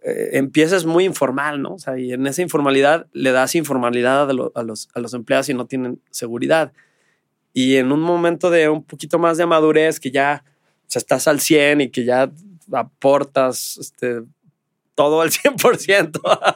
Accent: Mexico; Y yo creo que como mexicanos sí lo tenemos

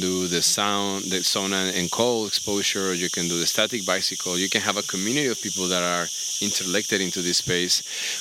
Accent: Mexico; English is a second language; now in Tulum, Mexico; Well, I mean, I'm from Mexico. I've been based in Tulum the last 15 years.

